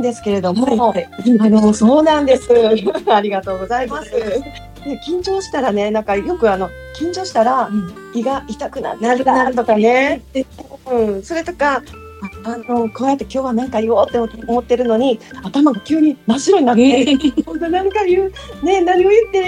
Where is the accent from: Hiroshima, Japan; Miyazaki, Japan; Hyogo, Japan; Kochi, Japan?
Hyogo, Japan; Kobe; 私は神戸生まれ神戸育ちの神戸っ子、